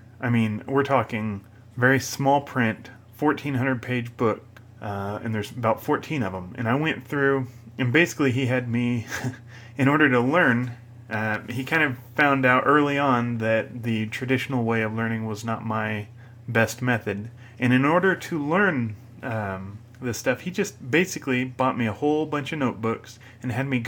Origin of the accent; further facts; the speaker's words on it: United States; So years ago, of course, as any American teen does, I went to a public high school, or as most American teens do.